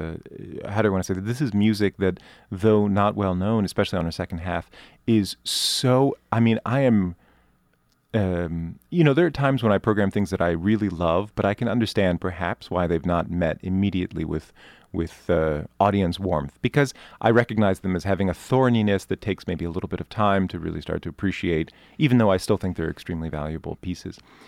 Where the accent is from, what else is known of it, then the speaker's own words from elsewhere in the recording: Philadelphia, Pennsylvania, United States; I grew up in the Philadelphia area, so I'm trying.